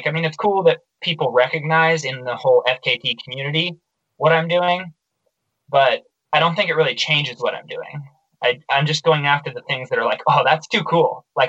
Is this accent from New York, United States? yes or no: no; Baker City, Oregon, United States; And it's right near my hometown, Baker City. And so it sort of feels like my backyard. We used to go swim and play and boat and fish in the Snake River.